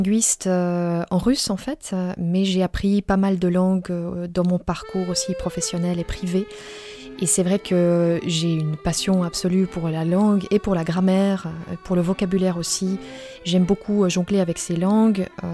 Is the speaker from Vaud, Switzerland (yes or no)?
yes; Vaud, Switzerland; j'ai 38 ans, j'ai grandi dans le Gros de Vaud et aujourd'hui j'habite entre Sainte-Croix et Genève.